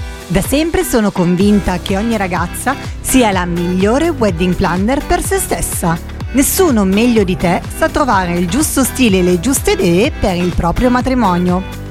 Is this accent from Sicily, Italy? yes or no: no; Como, Lombardy, Italy; now in Milan, Italy; Sono originaria di Como, ma da oltre 15 anni vivo a Milano